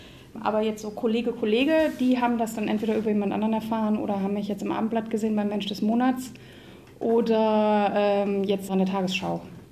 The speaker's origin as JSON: {"language": "German", "town": "Fulda", "region": "Hesse", "country": "Germany", "tie": "born or raised there", "said": "Ich bin in Fulda groß geworden und ich kann mich noch erinnern, vor der Wiedervereinigung, dass wir ein paar Minuten in die Rhön gefahren sind und da war da eine Grenze."}